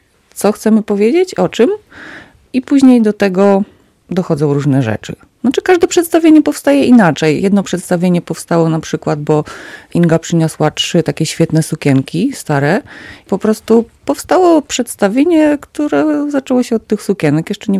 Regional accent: Kraśnik, Lublin Voivodeship, Poland; Jesteśmy z Kraśnika, jesteśmy grupą teatralną

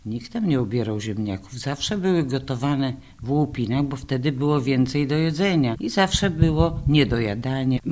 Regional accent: Kazakhstan; Ja się urodziłam na zesłaniu swoich rodziców. Tam były trudne czasy, bo ludzie byli zniewoleni. Mieszkaliśmy w Kazachstanie

